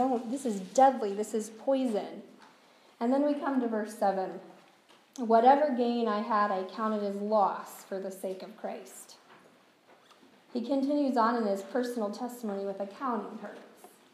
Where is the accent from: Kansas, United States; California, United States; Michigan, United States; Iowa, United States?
Kansas, United States; I'm from Kansas, so we go back to Kansas